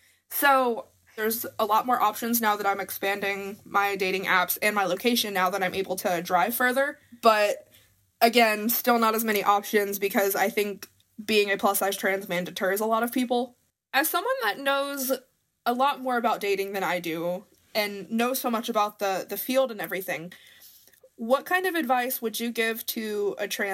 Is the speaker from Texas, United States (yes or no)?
no; Mooresville, North Carolina, United States; I'm 18, and I'm from Mooresville, North Carolina, and I am a trans man who uses male pronouns. Growing up in a small town in the Bible Belt